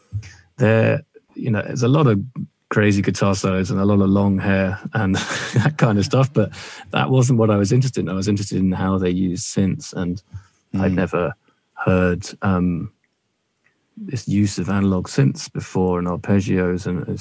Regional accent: London, United Kingdom; born there; So, I was born in South London to a a loving middle-class family

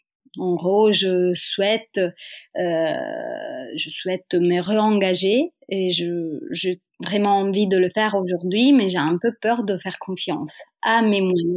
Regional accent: Rome, Lazio, Italy; French is a second language; moved away as an adult; now in Lille, France; une Italienne basée à Lille, dans le nord de la France, depuis presque 5 ans. Je viens de Rome à la base

